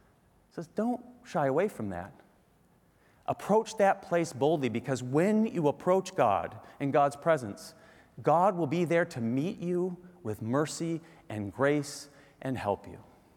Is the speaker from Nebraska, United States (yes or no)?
no; Michigan, United States; Beautiful place, we grew up in Michigan, so it was about a 3-hour drive.